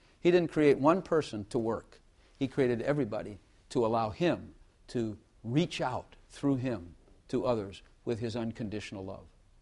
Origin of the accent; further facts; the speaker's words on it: the North, United States; I was raised in the North, a Yankee, so I'm a foreigner. But I got here as fast as I could.